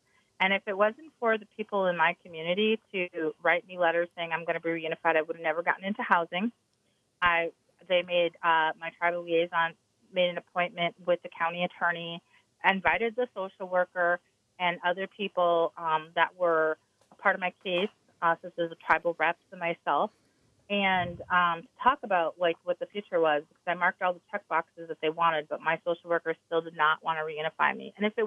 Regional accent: North Dakota, United States; and I'm not from Minnesota, I'm from North Dakota, and I had a tribal liaison.

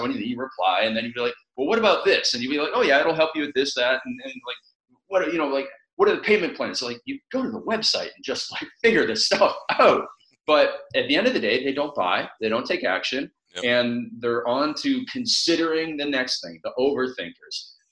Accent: Canada; I'm a farm boy. I grew up in Canada, working hard

